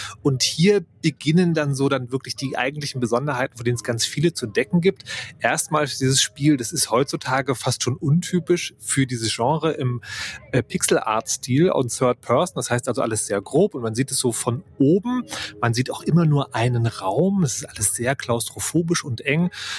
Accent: East Germany, Germany; ich komme selber aus der DDR und war da zwar Kind und Jugendlicher, aber auch in so einem Umfeld, das vielleicht als Systemfeind angesehen wurde

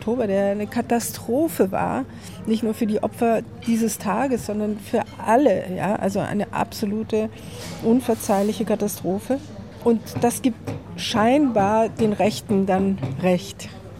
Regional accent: Israel; now in Germany; Ich bin ja in Israel aufgewachsen. Ich habe auch wieder in Israel gelebt. Und bin 2007, also mit meiner Familie, richtig wieder eingewandert nach Israel und bin aber 2009 zurückgekommen.

